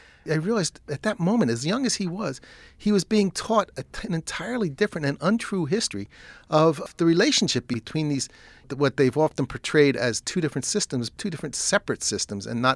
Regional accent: East Coast, United States; I grew up in the East Coast, and I remember going down to a beach when I was a kid

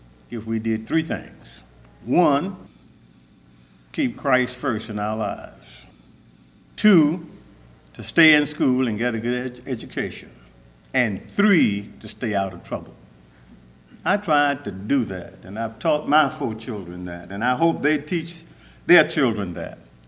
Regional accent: Montgomery, Alabama, United States; born there; I was born in Montgomery, Alabama on December 14, 1930.

